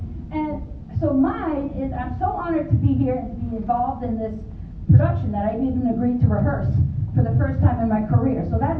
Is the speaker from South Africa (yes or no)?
no; New England, United States; I was brought up in New England.